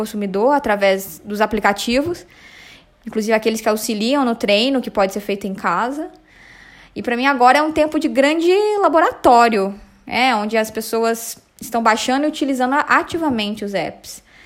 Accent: Juiz de Fora, Minas Gerais, Brazil; moved away as an adult; now in São Paulo, Brazil; Eu estou confinada desde sexta-feira na casa dos meus pais, em Juiz de Fora, onde eu nasci e cresci, já faz 9 anos que eu moro em São Paulo.

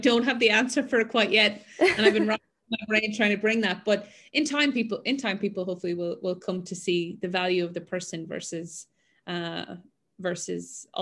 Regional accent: Ireland; but I grew up in Ireland, you know, there was really big interest.

